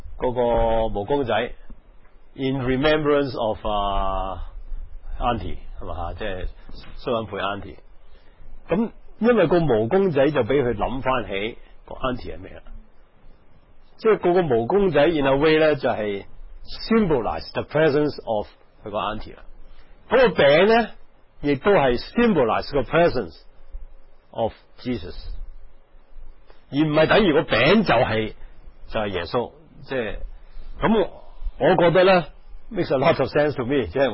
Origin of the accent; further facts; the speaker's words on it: Guangdong, China; 我哋廣東人成日講啊，出工啊，出工啊